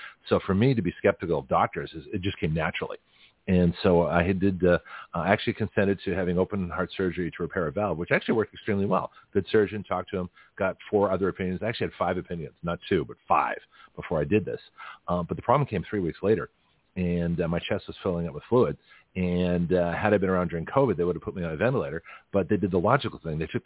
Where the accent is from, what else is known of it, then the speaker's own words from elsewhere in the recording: Lexington, Massachusetts, United States; I grew up in New England, in Lexington, Massachusetts.